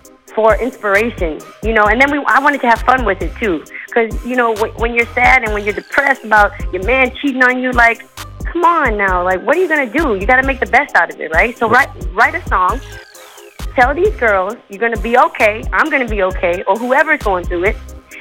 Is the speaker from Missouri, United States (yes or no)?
yes; St. Louis, Missouri, United States; So I was born and raised in St. Louis. I went to an visual and performing arts school when I was 5